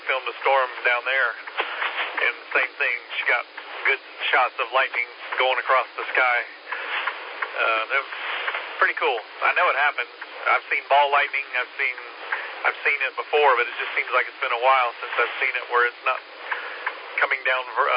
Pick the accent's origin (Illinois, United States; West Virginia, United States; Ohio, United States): Ohio, United States; born there; Well, actually not. Technically, I was born in Ohio.